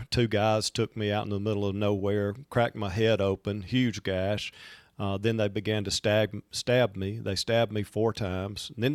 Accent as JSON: {"language": "English", "town": "Roanoke", "region": "Alabama", "country": "United States", "tie": "born or raised there", "also_born_or_lived": "Florence", "lives_now": "Birmingham, United States", "said": "So, but I grew up in Roanoke, little East Alabama town."}